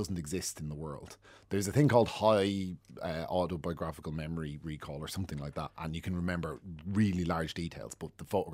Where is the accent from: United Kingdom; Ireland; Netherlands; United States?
Ireland; Rathcoole, Leinster; Yeah, so I grew up in Rathcoole in County Dublin.